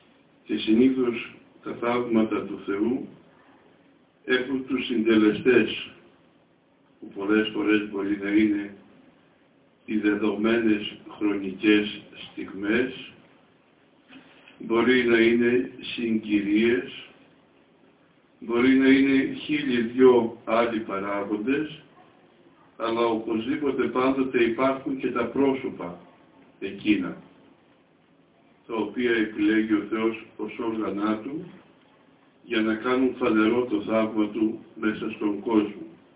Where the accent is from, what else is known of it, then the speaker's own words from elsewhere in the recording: Mytilene, North Aegean, Greece; born there; διότι γεννήθηκα στην Μυτιλήνη από πρόσφυγες προγόνους.